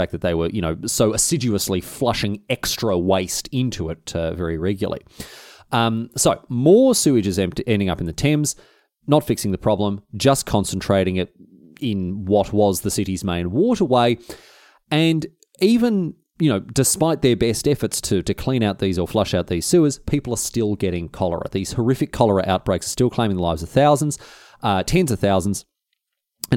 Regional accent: Australia; now in England; Even by my standards as an Australian, it was a hot one.

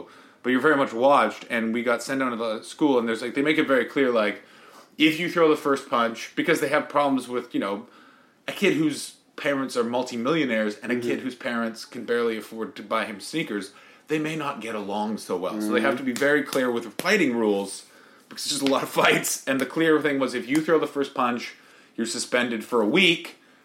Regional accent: Ottawa, Ontario, Canada; I grew up in Ottawa, and Ottawa's a crazy weird town because Canada doesn't have a class system.

